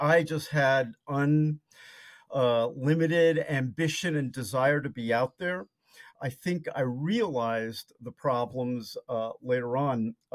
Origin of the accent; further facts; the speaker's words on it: Las Vegas, Nevada, United States; We went and moved to Las Vegas, as I mentioned. I grew up in Las Vegas at a time when, you know, the mob was running the city, you know, back in the 60s.